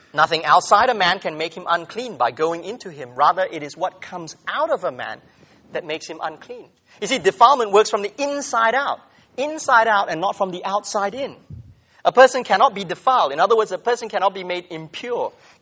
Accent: Malaysia; I mean, I come from Malaysia, and is a place where you have many other religions.

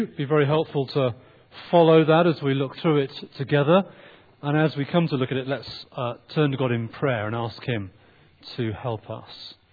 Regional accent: England, United Kingdom; I'm half English, half Welsh. So life has been complicated. But I've always lived in England, so I consider myself English.

